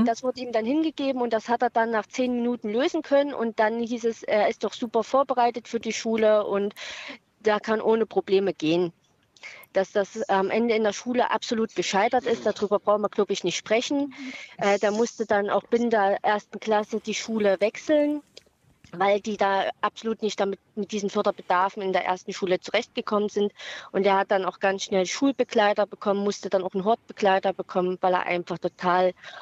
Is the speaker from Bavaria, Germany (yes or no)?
no; Saxony-Anhalt, Germany; Also wir kommen aus Sachsen-Anhalt und da ist es so, dass diese Untersuchungen von Amtsärzten im Gesundheitsamt durchgeführt werden.